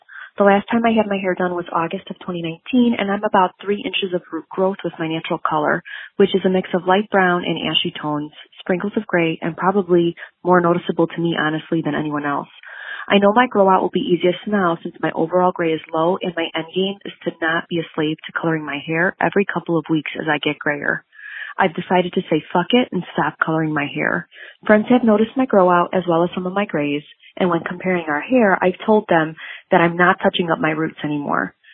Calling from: Chicago, Illinois, United States; from Chicago

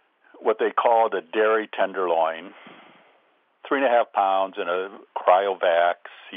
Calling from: Traverse City, Michigan, United States; Traverse City, Michigan.

